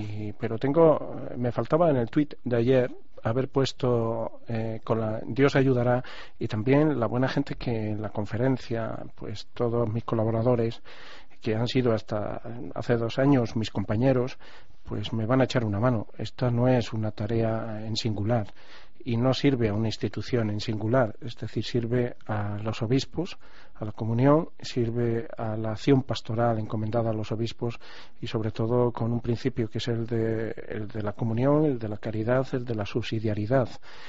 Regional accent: Extremadura, Spain; mi historia personal pues tiene ese enlace con mi tierra. Yo soy hijo de un emigrante en Alemania, como era mucha gente en mi tierra, ¿no?

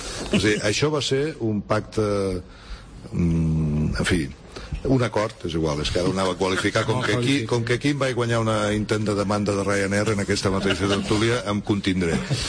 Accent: Catalonia, Spain

